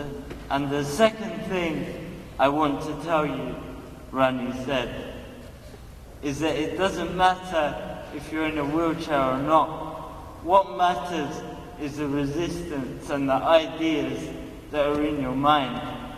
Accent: Jabalia, North Gaza Governorate, Palestine; I'm from Jabalia camp.

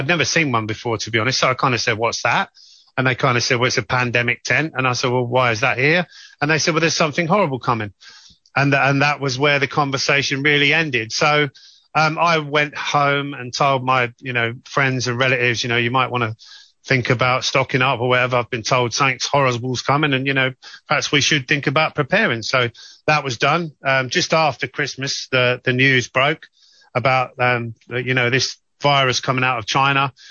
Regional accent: Northampton, East Midlands, United Kingdom; I'm originally from Northampton.

